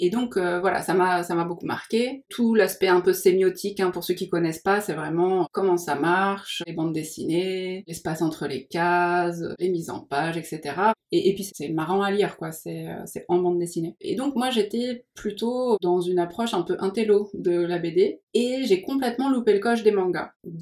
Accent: Metz, Grand Est, France; parce que je viens de Metz.

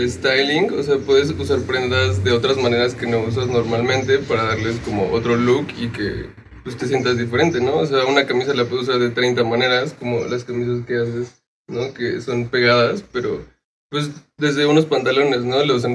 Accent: State of Mexico, Mexico; tengo 26 años, soy del Estado de México

